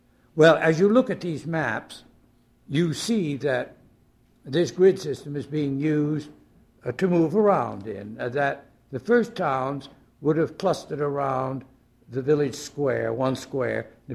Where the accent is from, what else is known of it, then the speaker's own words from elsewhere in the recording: United States; I'm an American that's been imprinted on me, like everybody else, to find the grid.